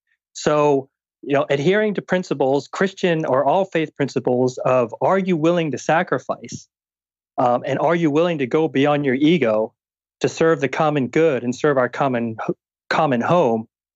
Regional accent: Philippines; No, I'm Filipino.

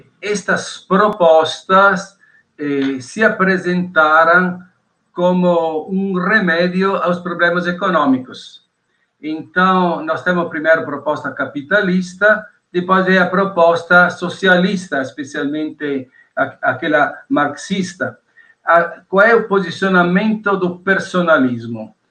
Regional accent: Italy; accent: Italian; Portuguese is a second language; now in Brazil; Se eu estou falando agora, estou carregando o meu sotaque de italiano, e aquelas poucas vezes que vou na Itália, agora é proibido estes dias ir até lá, e as pessoas que falam comigo me perguntam de onde eu sou

